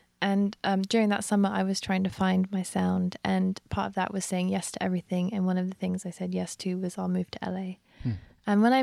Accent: England, United Kingdom; also born or lived in Hong Kong; Yeah, I'm from England, but I was born in Hong Kong.

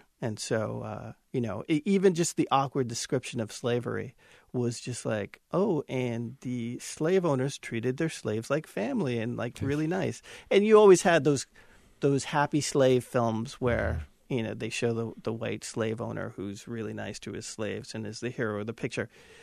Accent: Malden, Massachusetts, United States; I'd say, "I'm from Malden." And they go, "Oh, I used to get beat up in Malden."

